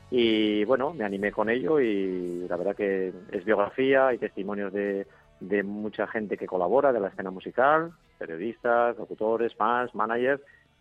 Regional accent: Logroño, La Rioja, Spain; Sí, yo soy natural de Logroño y eso es, Logroño, capital de La Rioja.

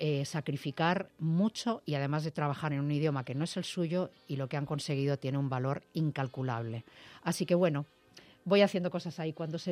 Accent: Spain; mi familia está aquí. Y mi país es España. Y a mí me gusta España y vivir en mi país con mi gente.

